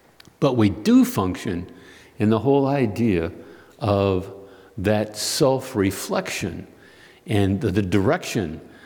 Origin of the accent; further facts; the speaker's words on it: Chicago, Illinois, United States; when I was growing up in Chicago, in Roseland, my dad was a perennial elder